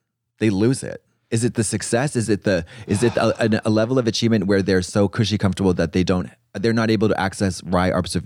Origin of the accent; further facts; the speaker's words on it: East Coast, United States; I talked to my aunt, Priscilla. We're from the East Coast.